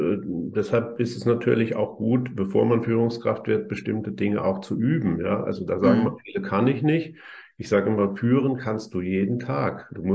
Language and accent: German; Bad Kreuznach, Rhineland-Palatinate, Germany; now in Karlsruhe, Germany; Also ich wohne in Karlsruhe eigentlich, aber bin sehr oft in meiner Heimatstadt Bad Kreuznach.